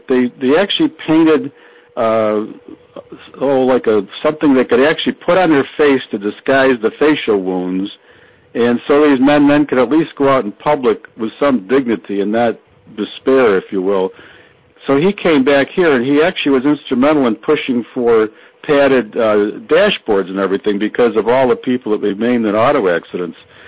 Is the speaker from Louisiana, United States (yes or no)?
no; Rochester, New York, United States; We're from Rochester, New York.